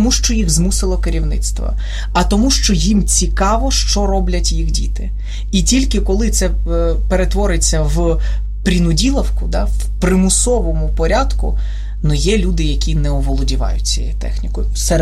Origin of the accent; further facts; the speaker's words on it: Donetsk, Donetsk Oblast, Ukraine; бо сам я з Донецька